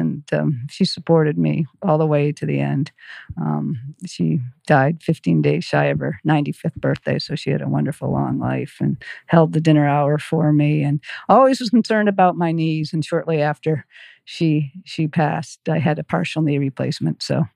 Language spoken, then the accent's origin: English; Cape Elizabeth, Maine, United States; that's what led to the founding of the Beach to Beacon 10K in my hometown of Cape Elizabeth with the help of Nike and other sponsors.